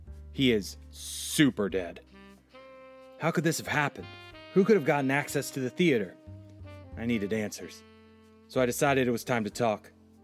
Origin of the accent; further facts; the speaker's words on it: New York, United States; Being a New Yorker, I'm very familiar with that smell